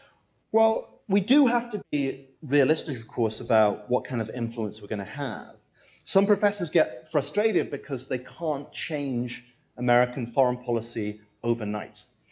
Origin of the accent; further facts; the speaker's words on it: United Kingdom; now in United States; As you can tell, I'm British.